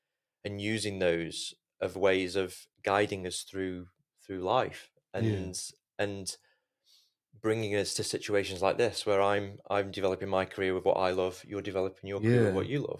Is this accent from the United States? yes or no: no; Stoke-on-Trent, West Midlands, United Kingdom; I was born in Stoke-on-Trent. Grew up in Stoke-on-Trent.